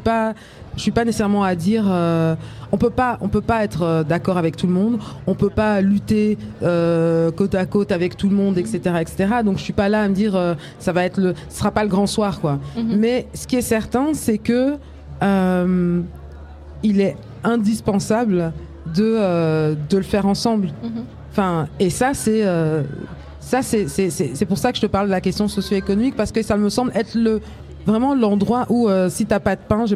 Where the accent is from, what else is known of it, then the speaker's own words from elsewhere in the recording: Kinshasa, DR Congo; moi, j'ai grandi à Kinshasa, donc du coup il y a un truc de c'est assez constant ce balancement où finalement être à Bruxelles ou être à Kinshasa